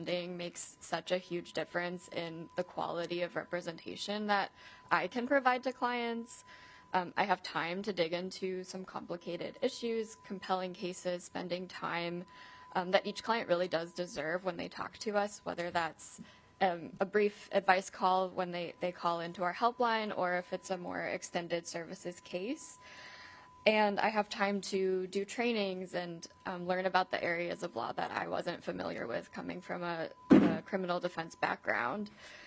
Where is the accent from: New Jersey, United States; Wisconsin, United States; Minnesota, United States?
Minnesota, United States; But last summer, I moved back to my home state of Minnesota and decided to apply for a legal services job.